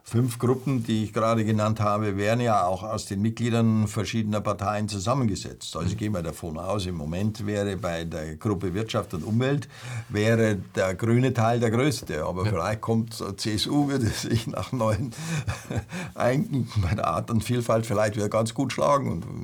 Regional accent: Munich, Bavaria, Germany; dass der mich als Münchner da in Berlin vertritt.

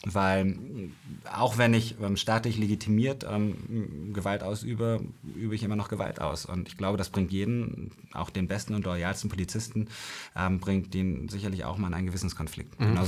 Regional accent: Berlin, Germany; ich bin in Berlin, in Spandau groß geworden.

